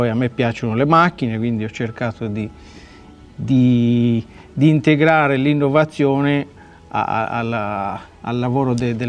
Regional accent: Siena, Tuscany, Italy; born there; accent: Sienese; Io parlo alla senese, che sono nata a Siena, quindi sono, diciamo, più toscano che sardo.

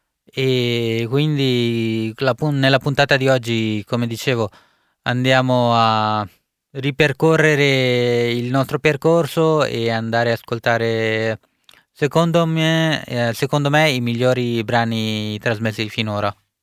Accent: India; Italian is a second language; vi porto in giro per il mio paese d'origine, l'India, attraverso la musica

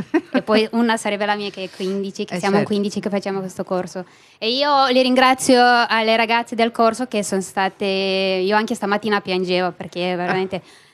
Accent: Moldova; Italian is a second language; now in Italy; Io vengo dalla Repubblica di Moldavia.

